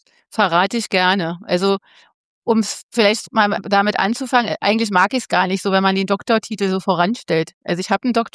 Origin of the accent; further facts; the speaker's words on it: Berlin, Germany; ich bin Berlinerin, ich bin aber am Stadtrand groß geworden, also in Pankow. Und Pankow ist ja bekannt, dass es ein sehr grüner Stadtbezirk ist.